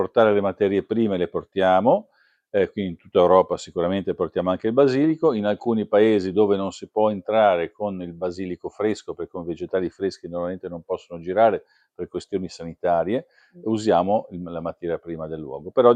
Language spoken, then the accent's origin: Italian; Genoa, Liguria, Italy; Noi da genovesi non ci penso neanche.